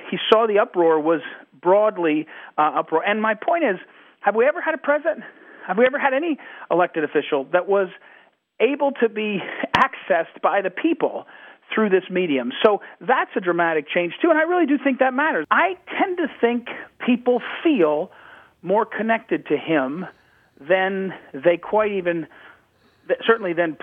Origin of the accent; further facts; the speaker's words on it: Missouri, United States; I'm from Missouri, where Phyllis was from.